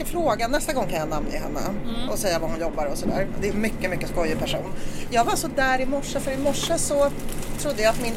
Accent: Stockholm, Stockholm County, Sweden; Jag är uppvuxen i Bredäng. Så jag ska inte prata förort.

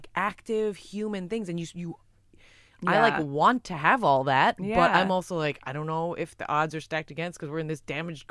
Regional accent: United States; because I'm American as well, and in America I feel like there's like a lot more like super tan, like super rich

